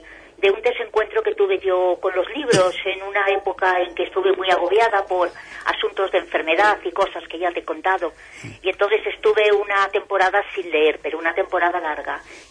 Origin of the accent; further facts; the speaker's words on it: Castile, Spain; accent: Castilian; Sí, bueno, soy castellana vieja.